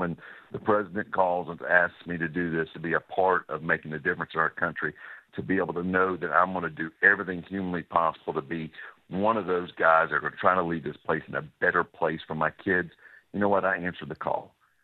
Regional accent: Florida, United States; I was born and raised in Northwest Florida.

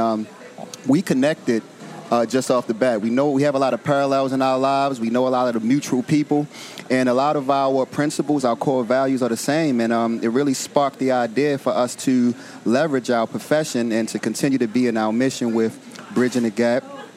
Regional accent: Parkville, Maryland, United States; I'm from East Parkville area, okay. Dutch Village area, but I also have a lot of strong roots in the West Baltimore Park Heights

